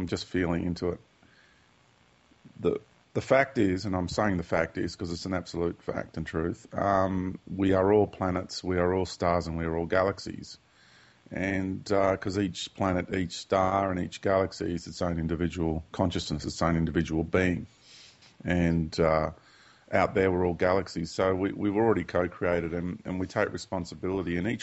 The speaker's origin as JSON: {"language": "English", "town": "Sydney", "region": "New South Wales", "country": "Australia", "tie": "born or raised there", "said": "I was born in Sydney and Australia, and just went to school and did all the usual things that kids do."}